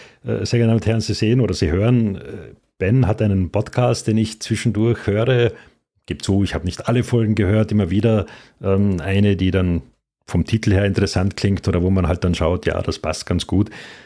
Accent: Austria; Alpenglühen würde man bei uns in Österreich sagen.

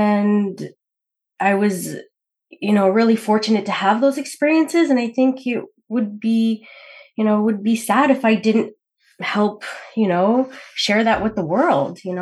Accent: Prince George, British Columbia, Canada; My family is from Malta. So it's a little island in the Mediterranean. Mm-hmm. And I am from Prince George originally, which is northern BC.

